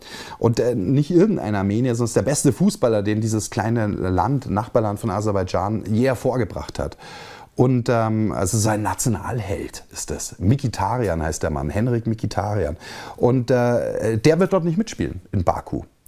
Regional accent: Munich, Bavaria, Germany; Aber ich komme mal aus München auch, das ist meine Heimatstadt.

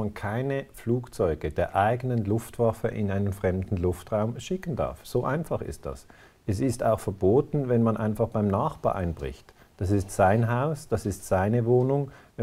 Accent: Switzerland; ich sage es nur als Schweizer.

